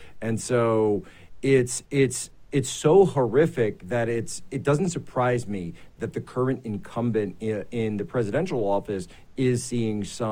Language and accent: English; Pennsylvania, United States; people know that's my hometown. That's where I'm from, just outside Philly, on the Montgomery County side.